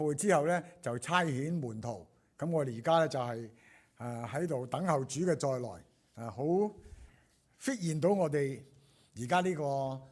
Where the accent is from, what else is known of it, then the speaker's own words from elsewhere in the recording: Guangdong, China; 即系我哋广东人话话，唔好一步通书睇到路啊